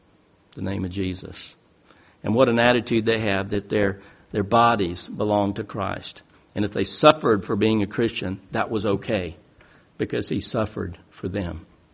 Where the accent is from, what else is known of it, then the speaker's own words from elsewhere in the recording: Thailand; I grew up in Thailand, as I said.